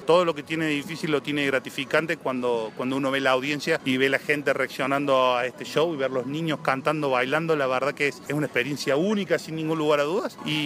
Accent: Argentina; Yo soy argentino y la verdad que no hubiera conocido lo que conozco hoy de Latinoamérica si no fuera por mi trabajo.

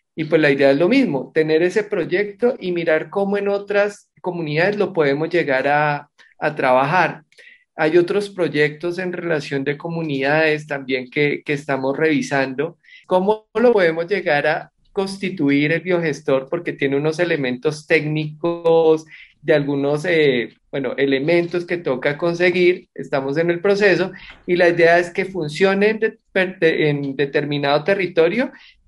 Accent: Colombia; somos pues colombianos, nacimos también en diferentes zonas del país

